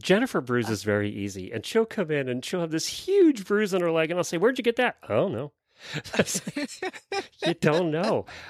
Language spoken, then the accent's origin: English; Ocala, Florida, United States; from Ocala, Florida.